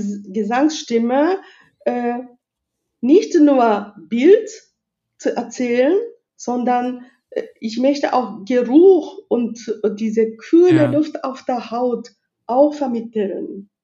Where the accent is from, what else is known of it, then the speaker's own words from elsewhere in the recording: Japan; also ich als Japanerin würde auf der deutschen Bühne Kabuki-Theater im schlechtesten Qualität darbieten